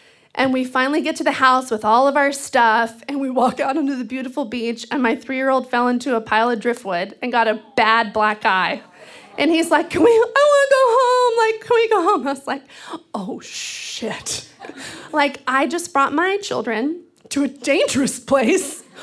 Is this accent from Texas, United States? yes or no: yes; Texas, United States; now in Seattle, United States; So I grew up in Texas, which is like a sea of dead brown grass. And so when I moved to the Pacific Northwest, to Seattle